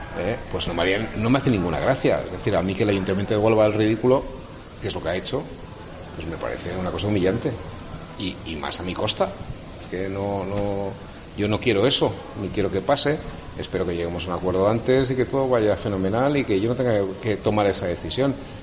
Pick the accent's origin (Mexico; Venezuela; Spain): Spain; Huelva, Andalusia; Pero coño, si yo soy de Huelva, ¿por qué voy a renunciar a la provincia de Huelva?